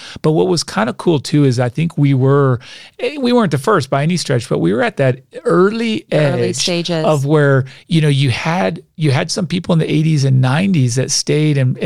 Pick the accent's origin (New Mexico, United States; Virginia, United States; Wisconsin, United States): New Mexico, United States; Albuquerque; also born or lived in Austin, Texas; I grew up in Albuquerque, New Mexico, lived in Austin, Texas. Then I came here.